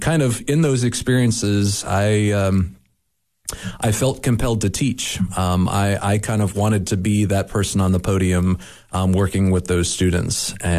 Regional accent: Blacksburg, Virginia, United States; Blacksburg, Virginia was definitely a college town. When I grew up in Blacksburg.

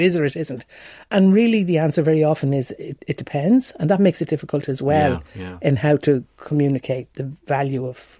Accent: Wexford, County Wexford, Ireland; born there; I was born in Wexford town in the southeast of Ireland.

